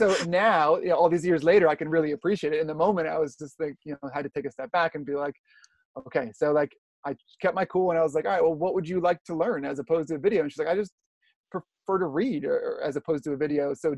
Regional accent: New Jersey, United States; Yeah, I'm from New Jersey, so thank you.

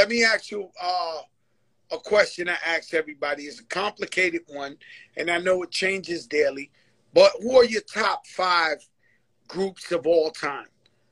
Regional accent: New York, United States; And you know, I'm from the Bronx. I get it.

